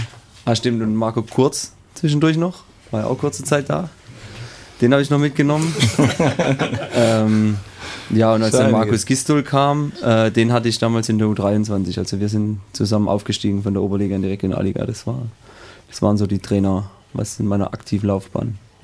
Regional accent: Künzelsau, Baden-Württemberg, Germany; ich bin in Künzelsau geboren. Weiß nicht, ob das jeder kennt. Also das ist von hier aus, wenn man quasi die A6 Richtung Nürnberg fährt, so circa die halbe Strecke da.

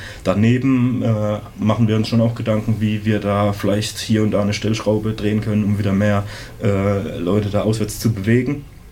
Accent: Mannheim, Baden-Württemberg, Germany; Wir sind alle stolze Mannheimer

